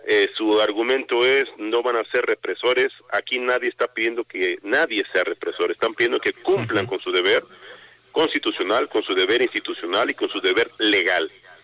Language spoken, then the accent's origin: Spanish; Mexico; debo decirte como mexicano, como litigante